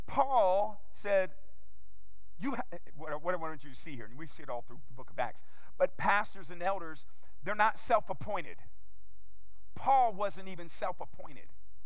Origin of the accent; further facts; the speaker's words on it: Columbus, Ohio, United States; I grew up in World Harvest Church, Rod Parsley's church in Columbus, Ohio.